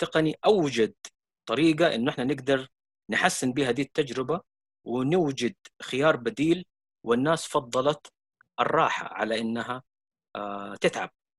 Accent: Saudi Arabia; عندنا في السعودية تقريبا 43% من العاملين اليوم على رأس العمل من مواليد جيل الألفية

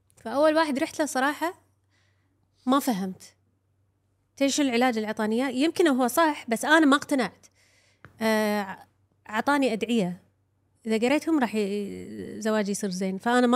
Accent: Kuwait; غير عن زواج أنا كويتية وهو كويتي

